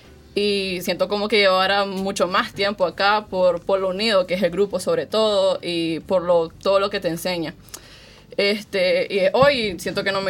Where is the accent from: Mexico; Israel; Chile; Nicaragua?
Nicaragua; Matagalpa; Bueno, yo soy de Matagalpa